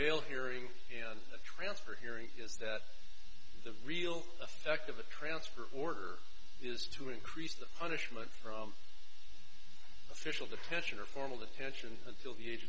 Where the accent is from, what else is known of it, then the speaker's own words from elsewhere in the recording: Helena, Montana, United States; I'm an attorney from Helena, Montana.